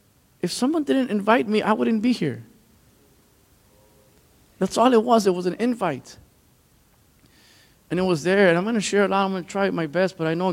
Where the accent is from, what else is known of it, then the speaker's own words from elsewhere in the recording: Chicago, Illinois, United States; now in Milwaukee, United States; I'm from Chicago, the great city of Chicago, the greatest city in the world.